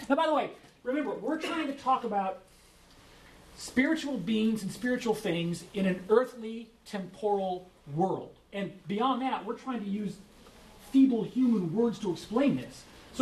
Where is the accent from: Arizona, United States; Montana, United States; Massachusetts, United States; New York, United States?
Arizona, United States; first language English; I was raised to speak English. I know enough Spanglish from growing up in Arizona to be dangerous